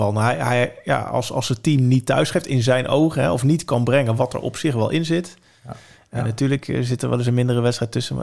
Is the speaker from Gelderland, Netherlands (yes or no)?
yes; Arnhem, Gelderland, Netherlands; ik ben opgegroeid in Arnhem, dus als Vitesse-naar weet ik alles van als je een paar miljoentjes tekort komt.